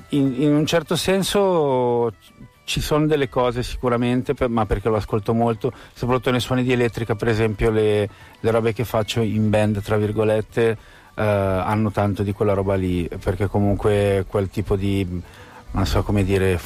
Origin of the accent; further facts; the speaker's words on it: Carnate, Lombardy, Italy; parla di un posto molto tetro che c'è a Carnate, il mio paese